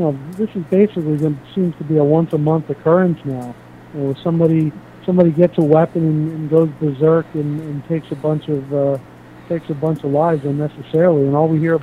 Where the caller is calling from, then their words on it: Allentown, Pennsylvania, United States; from Allentown, Pennsylvania.